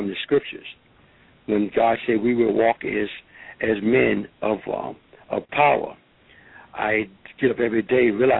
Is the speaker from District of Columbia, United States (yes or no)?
yes; Washington, District of Columbia, United States; I mean, I'm in the nation's capital. I grew up in Washington, D.C.